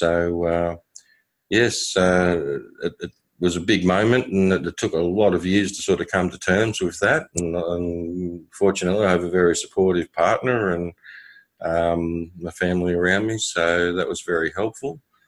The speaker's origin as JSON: {"language": "English", "town": "Sydney", "region": "New South Wales", "country": "Australia", "tie": "born or raised there", "said": "I grew up in Sydney, in the western suburbs, probably one of the poorer socioeconomic areas."}